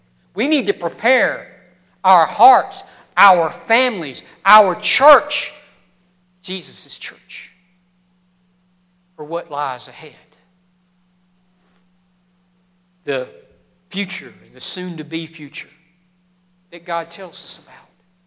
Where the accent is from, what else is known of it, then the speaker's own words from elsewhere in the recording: Mississippi, United States; I'm from Podunk, Mississippi, all right? I can't even pronounce the word Mississippi correctly. I always skip a syllable. That's the way we say it.